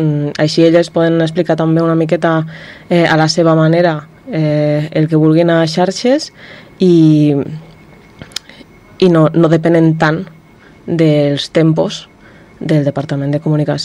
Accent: Tortosa, Catalonia, Spain; Bueno, jo soc de Tortosa

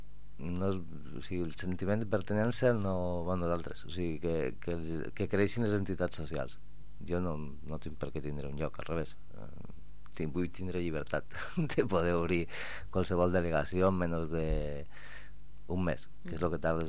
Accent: Lleida, Catalonia, Spain; now in El Prat de Llobregat, Spain; jo que soc forani, entre cometes, ara ja diem que soc lleidatà de Potablava, no?

